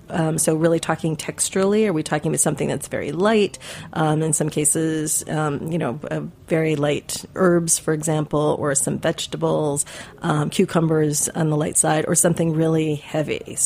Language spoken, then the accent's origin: English; Midwest, United States; I grew up in the Midwest, as I understand you did too